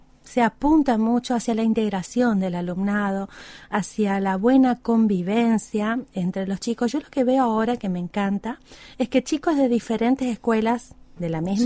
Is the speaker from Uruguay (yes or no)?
no; Argentina; nos nuclea a todos como argentinos es Malvinas